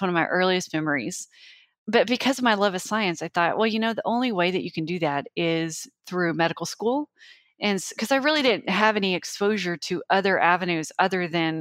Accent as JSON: {"language": "English", "region": "New Mexico", "country": "United States", "tie": "born or raised there", "said": "I grew up in Eastern New Mexico."}